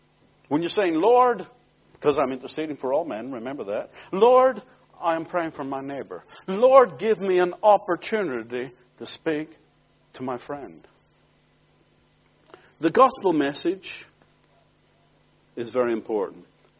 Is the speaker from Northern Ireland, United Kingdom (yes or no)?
yes; Belfast, Northern Ireland, United Kingdom; when I was a young boy growing up in Belfast, I didn't know what this door knocking business was all about